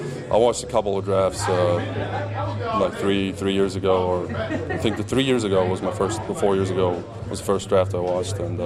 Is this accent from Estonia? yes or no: yes; Estonia; English is a second language; now in United States; Not really. I mean, I barely knew about it until I got here.